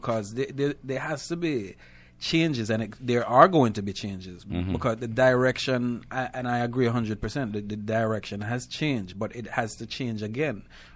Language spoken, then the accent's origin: English; New York, United States; And growing up in New York, I was a fine artist, actually draw, paint.